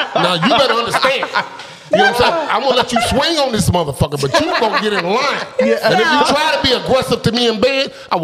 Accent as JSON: {"language": "English", "town": "Cleveland", "region": "Ohio", "country": "United States", "said": "You know, I'm from Cleveland, Ohio."}